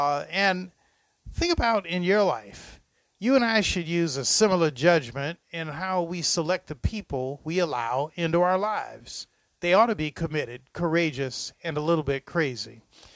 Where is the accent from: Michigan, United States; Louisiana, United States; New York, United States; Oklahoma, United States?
Michigan, United States; Detroit; He was from New Haven, Connecticut. I was from Detroit.